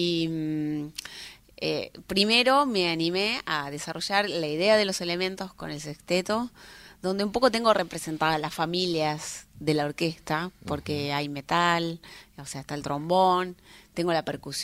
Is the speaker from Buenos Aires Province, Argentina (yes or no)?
yes; Chascomús, Buenos Aires Province, Argentina; born there; porque nací en Chascomús, muy en contacto con la naturaleza